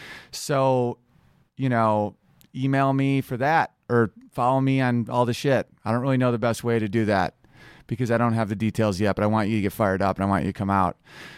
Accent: Oswego, New York, United States; But also, I'm doing my hometown of Oswego, New York, Scribe a Town Inn.

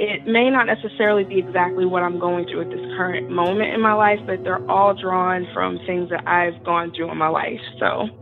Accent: St. Louis, Missouri, United States; I'm from St. Louis, Missouri, and she was supposed to come here last month

